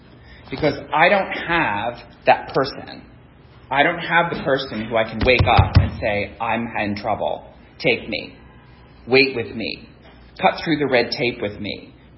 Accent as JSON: {"language": "English", "town": "Philadelphia", "region": "Pennsylvania", "country": "United States", "tie": "born or raised there", "said": "I was the youngest of 4. I grew up in Philadelphia. My father worked in a garage. My mother was a housewife."}